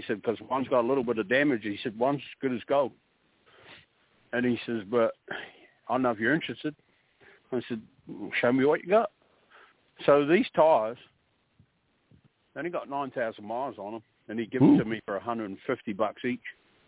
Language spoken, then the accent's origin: English; New Zealand; now in United States; Well, I'm from New Zealand originally, but I'm...